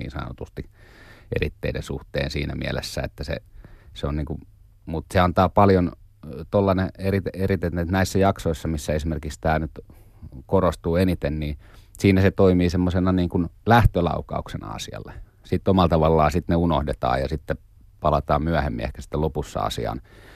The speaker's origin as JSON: {"language": "Finnish", "town": "Keminmaa", "region": "Lapland", "country": "Finland", "tie": "born there", "said": "Ja kun mä oon syntynyt Keminmaalla, joka ei siis ilmeisesti, se ei ole siis Lappia, mutta kuitenkin näin."}